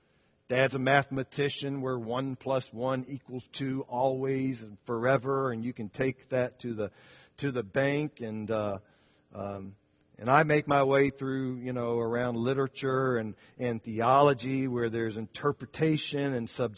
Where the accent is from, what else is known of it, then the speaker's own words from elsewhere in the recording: Alabama, United States; born there; So I was born in Alabama, but there's not much Alabama in me anymore.